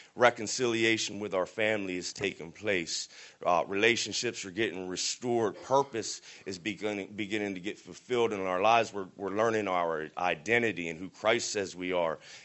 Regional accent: New Jersey, United States; I'm 38 years old. I almost forgot my age. That's crazy. I'm from New Jersey

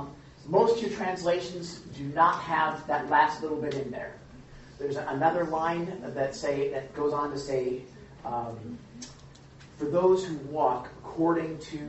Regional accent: Canada; I'm a Canadian.

